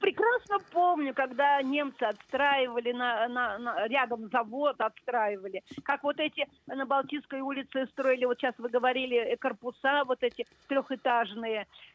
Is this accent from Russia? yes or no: yes; Saint Petersburg, Russia; born there; С вами тоже говорит житель блокадного Ленинграда. Я родилась в Кировском районе.